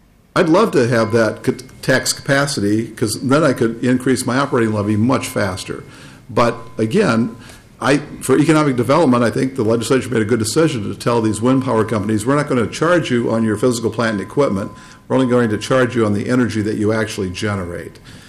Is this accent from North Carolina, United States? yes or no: no; Minnesota, United States; And if that doesn't burn me as a Minnesotan, it does.